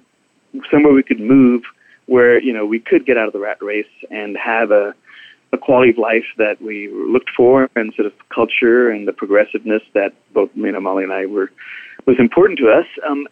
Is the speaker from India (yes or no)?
yes; India; if you were to talk to me on the phone and didn't know I was … from India, you may not even guess I'm Indian.